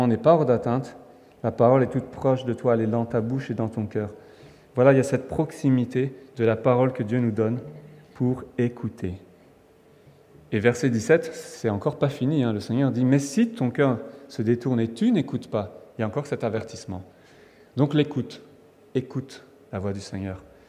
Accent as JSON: {"language": "French", "country": "France", "tie": "born or raised there", "said": "j'ai grandi en France. Donc, je suis français. Mais j'ai la nationalité portugaise aussi."}